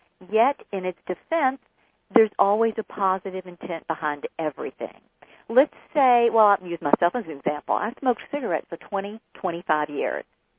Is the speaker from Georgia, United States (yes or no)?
yes; Georgia, United States; interestingly, we're both from Georgia, but I never knew her growing up.